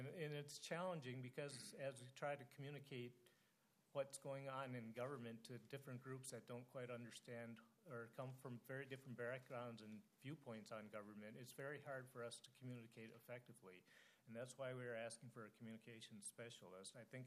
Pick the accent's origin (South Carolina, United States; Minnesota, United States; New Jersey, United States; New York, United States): Minnesota, United States; they, of course, have faced a vastly different experience than I've experienced growing up in Minnesota.